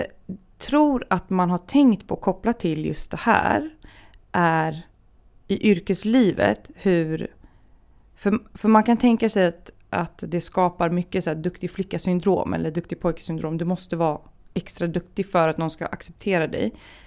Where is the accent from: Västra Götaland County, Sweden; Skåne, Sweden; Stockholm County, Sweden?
Stockholm County, Sweden; Stockholm; Jag måste ha varit, eftersom jag var 10 när jag flyttade från Akalla, så måste jag ha varit 8 när det hände första gången.